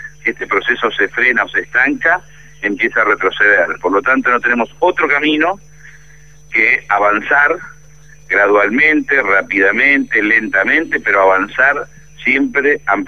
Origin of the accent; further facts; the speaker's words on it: Argentina; como peronista, como kirchnerista, como argentino